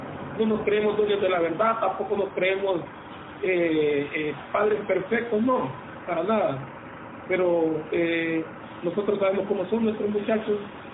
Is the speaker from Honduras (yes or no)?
yes; Honduras; del tipo de autoridad que tenemos como hondureños